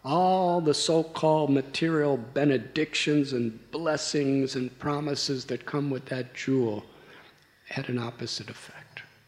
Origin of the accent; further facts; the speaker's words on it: Chicago, Illinois, United States; I'm from Chicago. There's a famous place called the Water Tower.